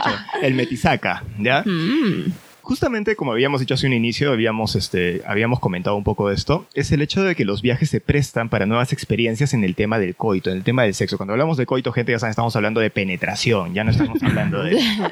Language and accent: Spanish; Arequipa, Peru; nosotros somos de Arequipa.